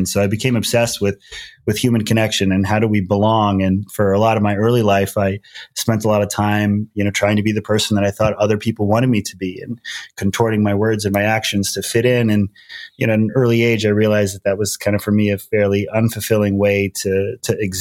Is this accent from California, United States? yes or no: no; Hawaii, United States; So I grew up in Hawaii, going to public school.